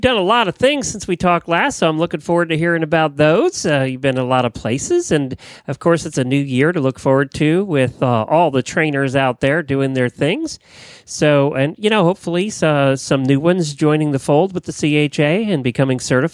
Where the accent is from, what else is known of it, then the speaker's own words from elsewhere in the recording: Ocala, Florida, United States; from Ocala, Florida.